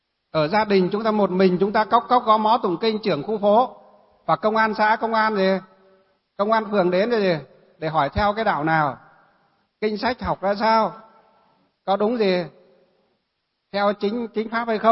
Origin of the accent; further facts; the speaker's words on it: Hòa Bình, Vietnam; Mấy chục Phật tử ở trong tỉnh Hòa Bình là quê hương của tôi đó